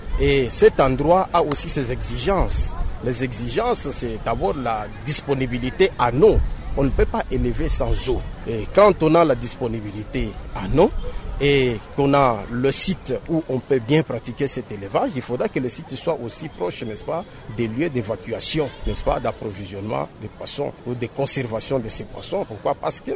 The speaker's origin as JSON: {"language": "French", "region": "Kasaï-Oriental", "country": "DR Congo", "said": "Ici, chez nous, au Kasaï oriental, l'élevage des poissons chats africains est le bienvenu."}